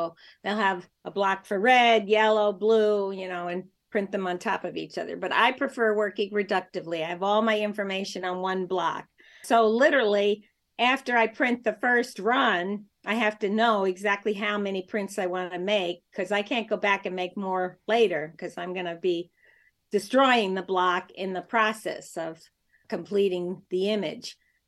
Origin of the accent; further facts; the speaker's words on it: Queens, New York, United States; I mean, I grew up on Long Island in Queens, and we literally moved to the beach for like the whole summer.